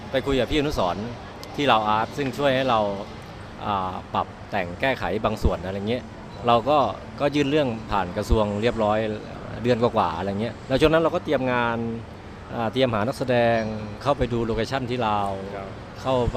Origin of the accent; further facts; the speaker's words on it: Surin, Thailand; ทั้งที่บ้านผมอยู่สุรินทร์แล้วก็ใกล้กับเมืองลาวใกล้กับปากเซแค่ประมาณ200กิโล